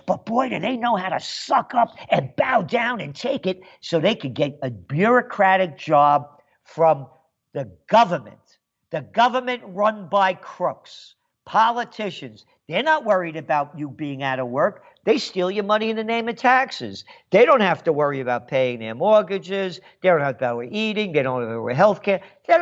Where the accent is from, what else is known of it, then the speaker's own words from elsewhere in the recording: United States; It's again, I'm an American.